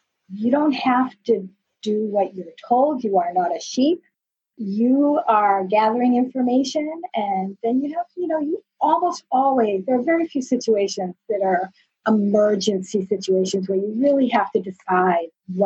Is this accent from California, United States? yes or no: no; Maine, United States; oh, I'm from Maine and she's from Maine and she's a physician